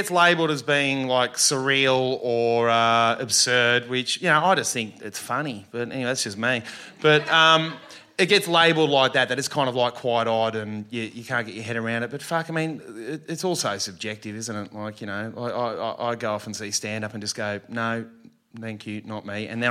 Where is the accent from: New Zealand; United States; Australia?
Australia; It's hard being an Australian. It's hard being a weird guy or an effeminate kind of guy in Australia as well.